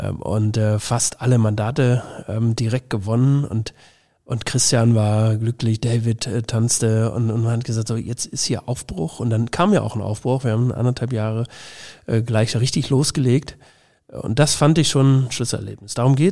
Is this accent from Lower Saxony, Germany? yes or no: yes; Lower Saxony, Germany; also born or lived in Bavaria / Baden-Württemberg / Hesse; das ist mein Heimatland, ich bin hier geboren und ich halte das für eins der aufstrebenden Bundesländer in Deutschland.